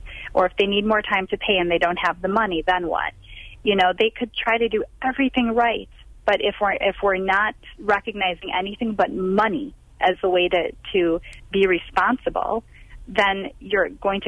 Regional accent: Wisconsin, United States; now in Milwaukee, United States; it's not where I'm from, by the way. You know, I'm from the Door County area, and I've seen poverty all around the state.

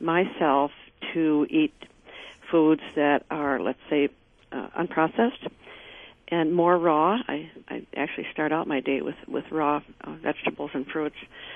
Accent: Midwest, United States; because I am a girl from the Midwest here.

